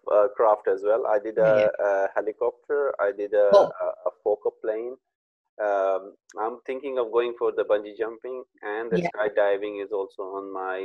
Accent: Pakistan; English is a second language; now in United Kingdom; I'm not a British, I'm Pakistani. I'm brought up in Pakistan. I came in 1996 over here.

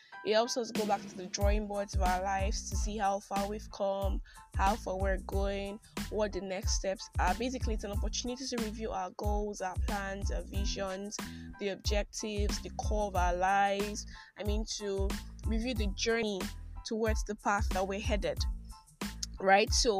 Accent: Nigeria; I'm that Nigerian Christian

